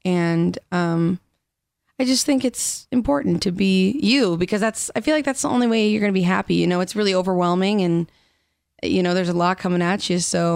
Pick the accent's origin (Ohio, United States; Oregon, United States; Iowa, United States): Iowa, United States; Clarksville; I'm from Northeast Iowa.